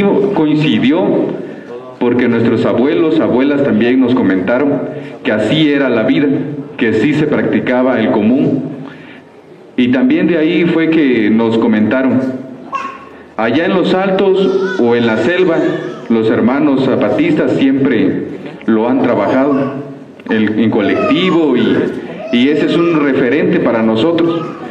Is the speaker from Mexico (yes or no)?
yes; Motocintla, Chiapas, Mexico; que de por sí aquí en Chiapas venimos de Motocintla, Chiapas, México.